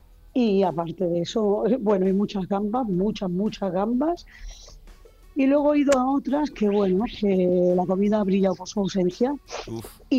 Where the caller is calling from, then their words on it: Barcelona, Catalonia, Spain; de Barcelona.